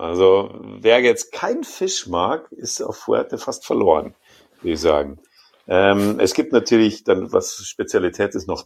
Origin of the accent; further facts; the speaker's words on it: Inning am Ammersee, Bavaria, Germany; ich bin ja in Inning am Ammersee aufgewachsen